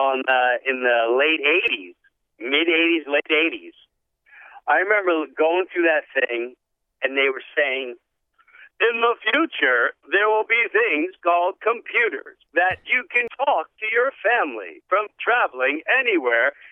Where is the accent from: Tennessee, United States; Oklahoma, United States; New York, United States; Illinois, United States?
New York, United States; Long Island; I grew up in Long Island.